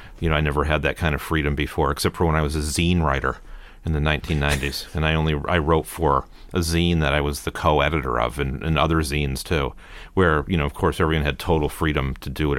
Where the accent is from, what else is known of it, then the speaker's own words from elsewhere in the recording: Durham, Connecticut, United States; I grew up in Central Connecticut. In a town called Durham, Connecticut.